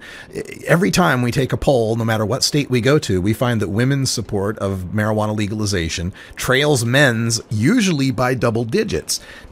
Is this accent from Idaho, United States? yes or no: yes; Idaho, United States; You know, I come from Idaho, where you had to be extremely closeted about your cannabis use